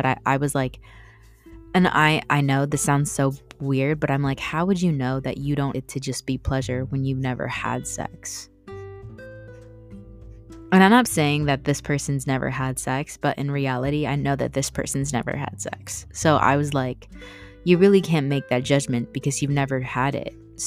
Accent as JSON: {"language": "English", "country": "Philippines", "said": "I'm from the Philippines, as you guys know."}